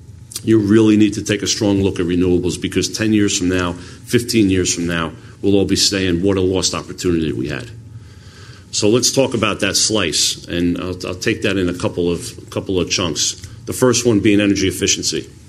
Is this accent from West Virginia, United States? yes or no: no; New Jersey, United States; you need to know that I'm from North Jersey, one town away from New York State.